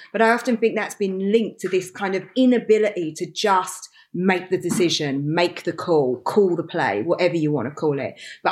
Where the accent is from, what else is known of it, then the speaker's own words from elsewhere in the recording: London, United Kingdom; now in Los Angeles, United States; It's so different. You know, it's so funny because I've been away for such a long time because of COVID, and so much has changed in London, but it still feels wonderful to me.